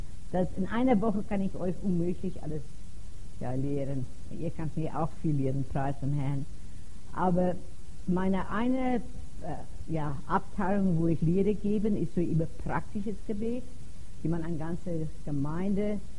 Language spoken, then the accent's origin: German; Pretoria, Gauteng, South Africa; Ich komme aus Pretoria, wir wohnen dort.